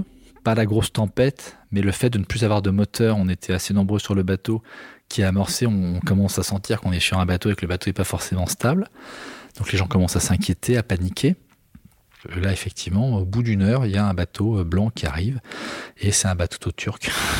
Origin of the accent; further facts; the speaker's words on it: France; il voit qu'on est français